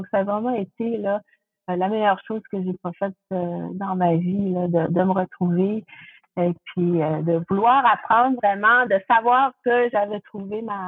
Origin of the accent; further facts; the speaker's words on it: New Brunswick, Canada; born there; je suis née au Nouveau-Brunswick. Je suis née bilingue, si on veut, dans une famille francophone, mais quand on est dans un milieu anglophone, on apprend très vite.